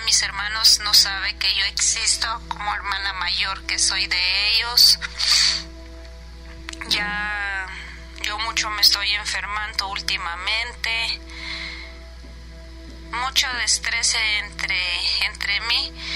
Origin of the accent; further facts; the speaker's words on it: Mexico City, Mexico; Soy de la Ciudad de México.